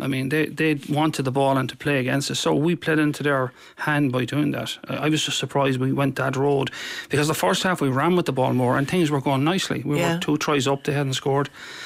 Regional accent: Galway, Connacht, Ireland; From the West, I'm from Galway.

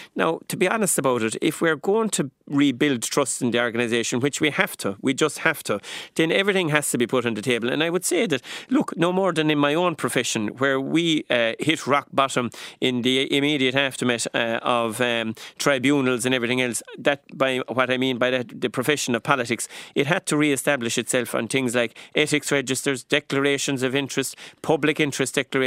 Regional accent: Ireland; It is a fundamental part of what it is that, you know, I suppose, identifies us as Irish people.

